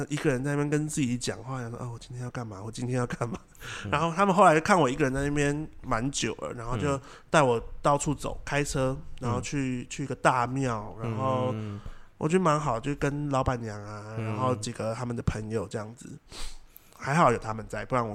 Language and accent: Chinese; Taiwan; 就因为看到我们是从台湾来的